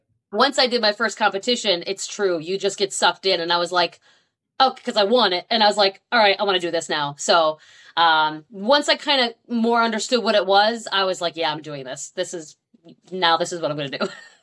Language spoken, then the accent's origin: English; Buffalo, New York, United States; now in Tampa, United States; So originally I'm from Buffalo, New York. Go Bills, Bills Mafia. As painful as it is, I took that with me. Now I live in Tampa, just north of Tampa, Florida. I moved here in 2012.